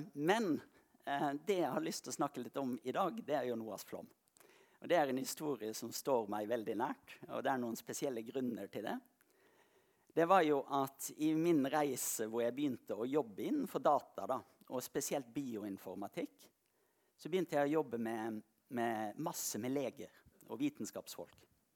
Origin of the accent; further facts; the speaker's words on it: eastern Congo, DR Congo; now in Norway; Som jeg nevnte, så jeg ikke kommet fra Kongo i dag, men jeg vokste opp i Kongo. Foreldrene mine var misjonærer i Kongo, i Øst-Kongo.